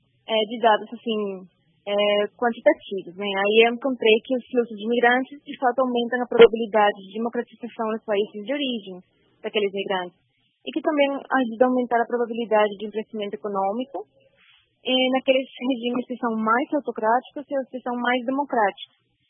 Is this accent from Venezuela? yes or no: no; El Salvador; Portuguese is a second language; moved away as an adult; now in Brazil; Eu nasci em El Salvador, eu estudei lá meu bacharelado. E o doutorado eu vim fazer aqui em Brasil, na Universidade de São Paulo.